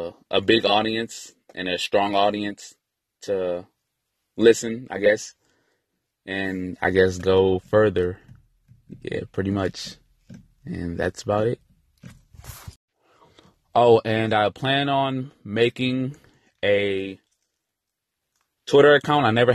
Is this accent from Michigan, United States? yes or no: yes; Pontiac, Michigan, United States; I'm from Pontiac, Michigan, and I'm 20 years old, and I'm trying something new.